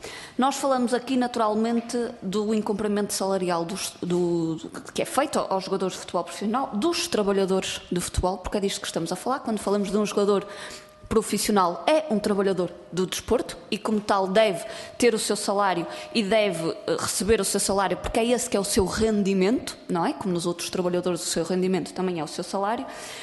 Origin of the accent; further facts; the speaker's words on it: Vila Nova de Gaia, Norte, Portugal; eu sou do Distrito do Porto e até sou de Vila Nova de Gaia